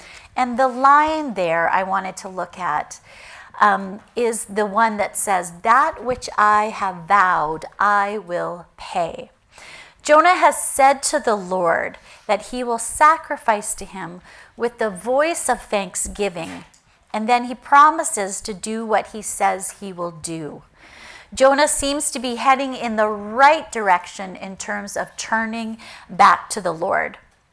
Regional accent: West Coast, Canada; now in United States; Being a Canadian, I'm from the west coast of Canada, and the weather changes there very quickly.

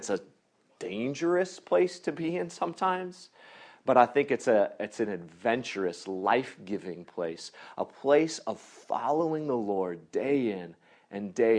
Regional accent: Seattle, Washington, United States; go back home to my hometown in Seattle

